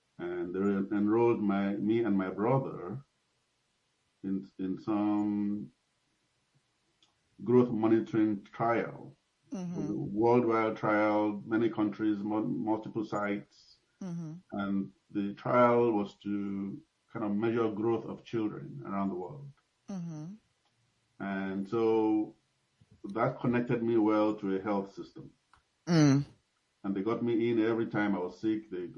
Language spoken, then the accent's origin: English; Nigeria; I was born and raised in Nigeria, and one of my earliest experiences was being a very sickly child.